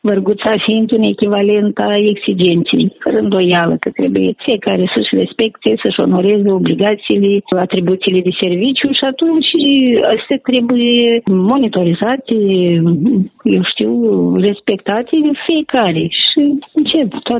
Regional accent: Vadul lui Sac, Dubăsari District, Moldova; copilărie foarte frumoasă, n-am avut noroc în viața mea de profesori de excepție, colegi, totdeauna la noi în sat s-a promovat valorile adevărate, cultură, artă, tot ce ține de suflet și am zis că aș putea și fac parte din comunitatea Vadului Sac.

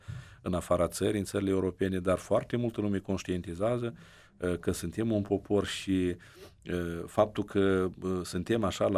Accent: Moldova; Pentru că oricum 80% suntem moldoveni

